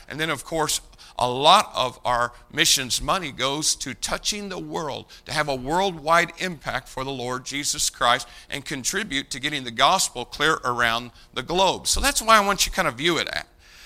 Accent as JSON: {"language": "English", "region": "Indiana", "country": "United States", "said": "I'm a Hoosier, folks. I mean, it's in me. This is my home state."}